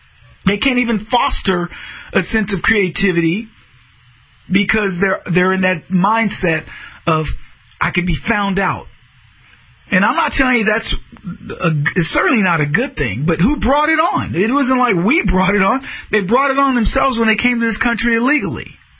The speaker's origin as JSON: {"language": "English", "region": "Texas", "country": "United States", "tie": "born or raised there", "said": "I grew up in Texas."}